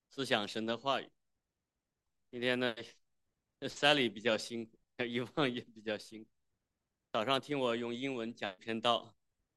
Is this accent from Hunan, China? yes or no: no; Wenzhou, Zhejiang, China; 我是在温州农村长大